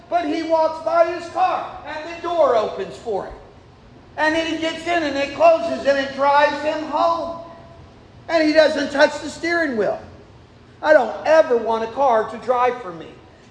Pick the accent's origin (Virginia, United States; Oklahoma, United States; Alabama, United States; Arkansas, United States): Alabama, United States; Montgomery; born there; I was born in Montgomery, Alabama.